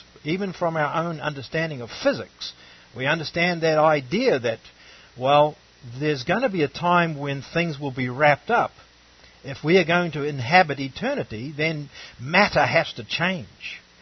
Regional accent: New Zealand; I come from New Zealand, in New Zealand, the same thing.

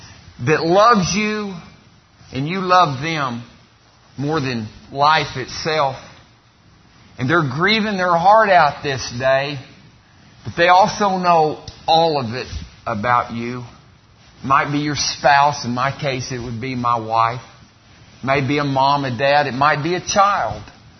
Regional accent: Artesia, New Mexico, United States; And I'm from Artesia, New Mexico.

